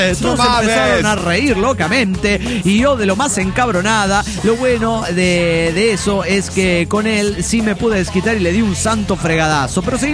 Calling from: Los Andes, Valparaíso, Chile; Soy la desmemoriada de los Andes, Chile.

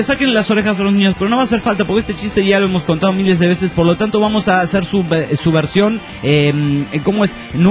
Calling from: Mexico City, Mexico; del DF mexicano.

